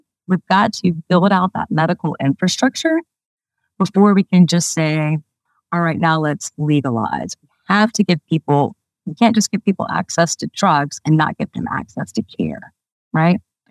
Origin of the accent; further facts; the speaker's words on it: the South, United States; I grew up in the South, so I know New Orleans, and that's a different story.